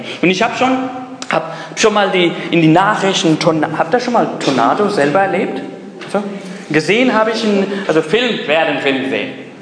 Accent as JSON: {"language": "German", "country": "Pakistan", "lives_now": "Germany", "said": "Ich bin Pakistaner, ich habe auch einen deutschen Ausweis. Ich sehe mich auch als Deutsch"}